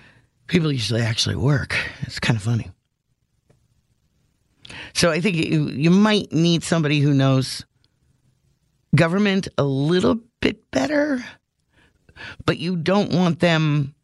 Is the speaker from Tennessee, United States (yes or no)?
no; Pennsylvania, United States; I grew up in Northeast PA. We grew up around what, coal miners. We grew up around hardworking people.